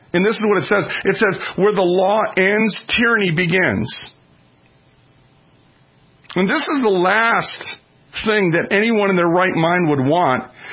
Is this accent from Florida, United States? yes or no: no; Minnesota, United States; look at the mural behind the heads of the Supreme Court in my home state of Minnesota.